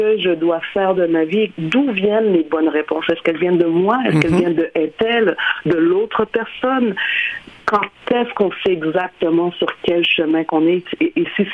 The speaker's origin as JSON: {"language": "French", "region": "Quebec", "country": "Canada", "tie": "born or raised there", "said": "J'ai grandi dans le Québec des années 90"}